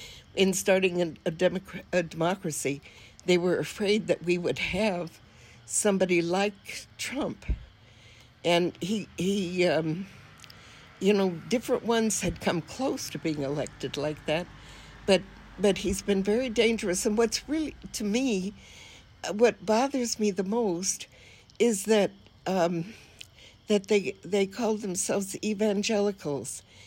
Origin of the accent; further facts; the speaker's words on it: Los Angeles, California, United States; also born or lived in upstate New York; You know, I'm from Los Angeles, but I lived out in the valley when it was full of orchards and that kind of thing. And I lived in New York, upstate New York, again, orchards, country.